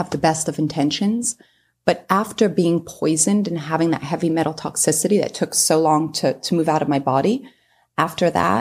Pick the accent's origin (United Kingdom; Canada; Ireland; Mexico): United Kingdom; England; moved away as an adult; now in United States; Growing up in England, like you said, you know, it rains every day, and I love that weather. But as an adult, I've lived in Florida my entire adult life